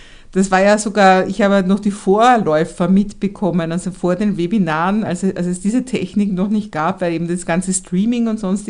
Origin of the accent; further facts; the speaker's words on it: Vienna, Austria; also so wie ich als Wienerin